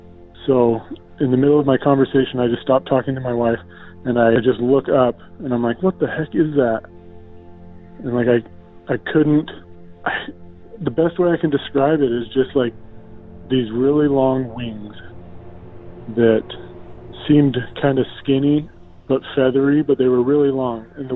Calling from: Provo, Utah, United States; I'm calling from Provo, Utah.

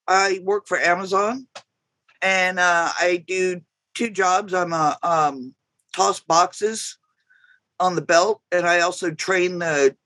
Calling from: Woonsocket, Rhode Island, United States; I'm coming from Woonsocket, Rhode Island.

